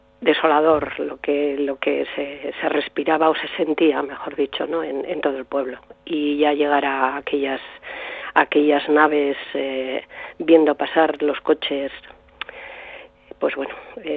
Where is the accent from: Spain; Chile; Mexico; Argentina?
Spain; Ortuella, Basque Country; ella también era de Ortuella, porque yo soy de Ortuella.